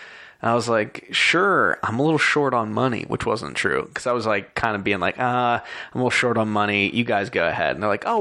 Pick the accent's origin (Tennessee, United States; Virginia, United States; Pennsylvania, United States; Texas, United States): Pennsylvania, United States; Clarion; I was going from Pittsburgh back home to Clarion every weekend to hang with my friends and go out partying.